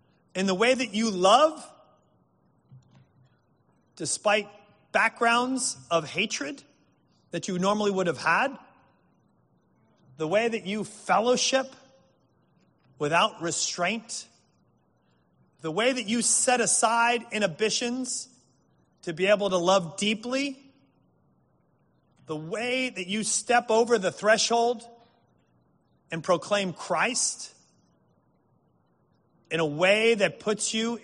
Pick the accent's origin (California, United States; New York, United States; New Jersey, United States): New Jersey, United States; I'm not from Canada, by the way. But I am from New Jersey.